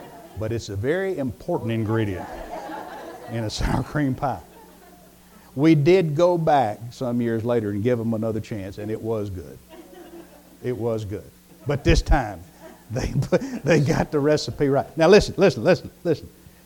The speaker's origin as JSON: {"language": "English", "region": "the South", "country": "United States", "said": "I know I'm from the South and this is Montana"}